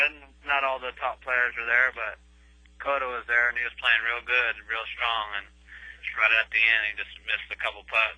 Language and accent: English; Rio Linda, California, United States; I'm from Rio Linda, California. I'm 24.